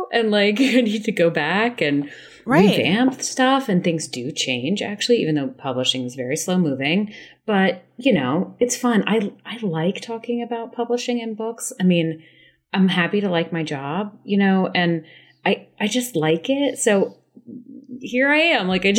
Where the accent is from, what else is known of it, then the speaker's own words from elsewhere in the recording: the South, United States; now in New York, United States; But I grew up in the South and I was like, oh, I'm just going to come to New York, cut my teeth, and then go back South.